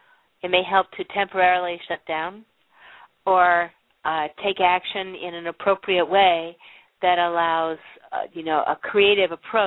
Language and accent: English; Santa Fe, New Mexico, United States; my heart is in New Mexico where I lived for many years. And Santa Fe, my hometown, has huge forest fires on either side of it.